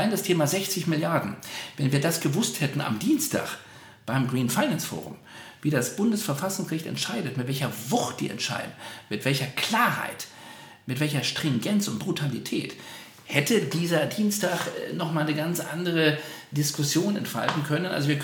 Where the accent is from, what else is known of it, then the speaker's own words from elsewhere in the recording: Berlin, Germany; wo ich als Berliner dann am Ende durchlaufe.